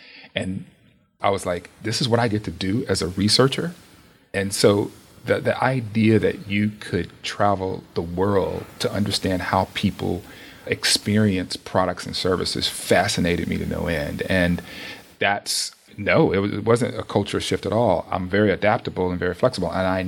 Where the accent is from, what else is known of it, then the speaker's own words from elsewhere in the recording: Charlotte, North Carolina, United States; Right. I'm from Charlotte, North Carolina.